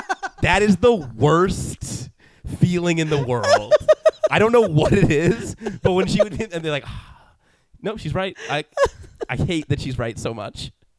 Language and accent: English; Massachusetts, United States; And then, so there's theater where I grew up in the Berkshires